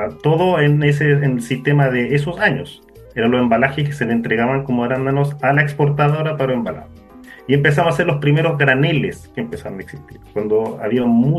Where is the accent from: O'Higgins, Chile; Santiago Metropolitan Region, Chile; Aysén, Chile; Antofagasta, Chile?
Santiago Metropolitan Region, Chile; Santiago; Yo soy de Santiago, llevo ya casi 15 años en el sur. La decisión de llegar a vivir al sur fue una decisión personal por calidad de vida.